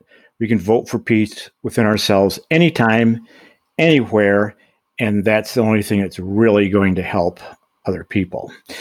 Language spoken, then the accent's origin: English; Michigan, United States; my home state of Michigan is getting close.